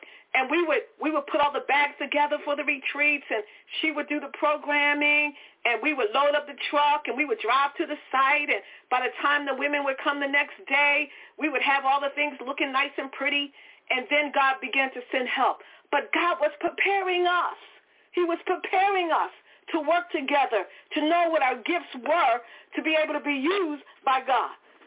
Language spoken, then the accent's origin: English; Philadelphia, Pennsylvania, United States; I'm a city girl. She was born in the country. She's from Alabama. I'm from Philly. But we met at the church when I moved to Virginia.